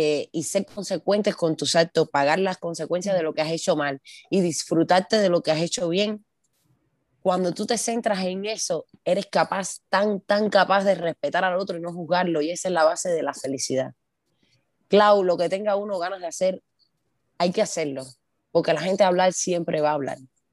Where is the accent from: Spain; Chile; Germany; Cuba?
Cuba; moved away; yo me fui de Cuba y que todos los cubanos nos vamos de Cuba buscando libertad